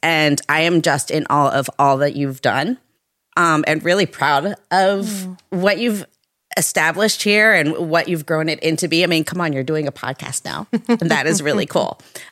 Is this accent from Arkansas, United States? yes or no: no; Marlton, New Jersey, United States; And I grew up in Marlton, not too far away from here.